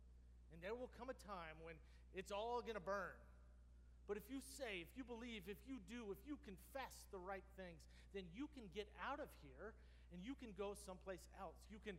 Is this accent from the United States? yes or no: yes; California, United States; Now, I will be honest with you that growing up in California, I used to think every time she'd say that, that is the most Texas thing I've ever heard in my entire life.